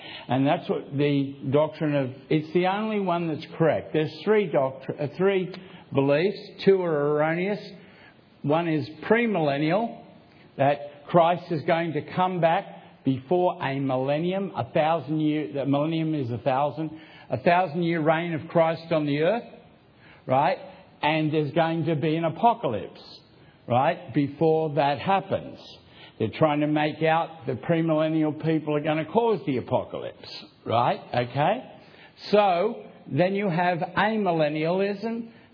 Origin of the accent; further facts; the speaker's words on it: Queensland, Australia; We come from Queensland